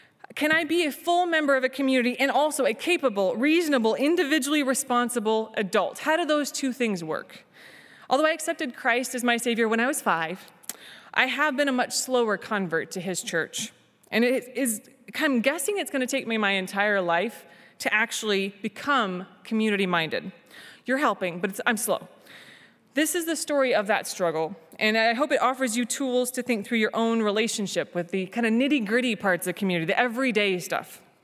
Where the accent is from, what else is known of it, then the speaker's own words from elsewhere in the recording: Kentucky, United States; I say that I'm from Kentucky, and I look people in the eye and I wait for them to laugh. Yeah, you bring that. Yep, I am from Kentucky.